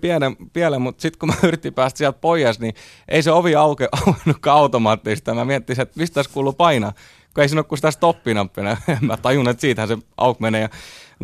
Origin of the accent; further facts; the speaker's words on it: Rauma, Satakunta, Finland; now in Helsinki, Finland; fakta on se, että mä olen Raumalta ja mä olen raumalainen